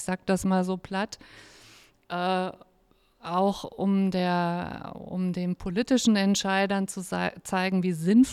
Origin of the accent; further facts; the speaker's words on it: Thuringia, Germany; now in Kassel, Germany; Ich komme aus Thüringen, wo wohne ich? In Kassel.